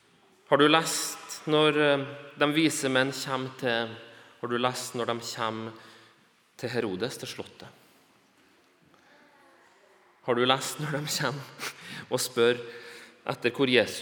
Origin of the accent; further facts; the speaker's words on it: Bolivia; jeg er misjonærbarn fra Bolivia